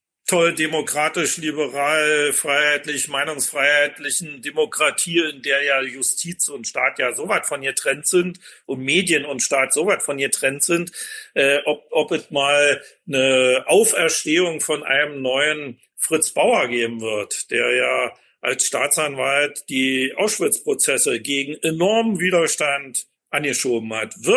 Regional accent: East Germany, Germany; Also dummerweise sage ich jetzt als Ostdeutscher

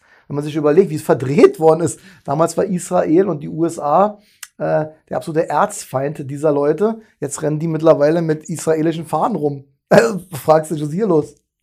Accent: Berlin, Germany; Bei uns in Berlin, Berlin Synagoge, Oranienburger Straße

